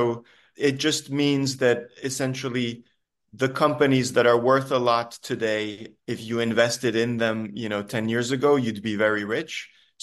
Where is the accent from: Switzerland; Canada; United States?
Switzerland; I got a PhD in math and I come from Switzerland